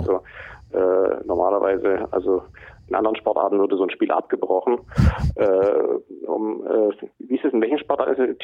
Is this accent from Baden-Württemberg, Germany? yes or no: yes; Stuttgart, Baden-Württemberg, Germany; Als Stuttgarter natürlich damals besonders schadenfreudig